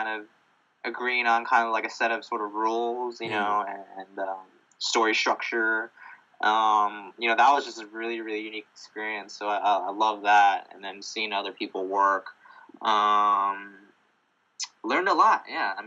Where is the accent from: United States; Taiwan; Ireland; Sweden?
Taiwan; when I was growing up in Taiwan, like I started as a writer first.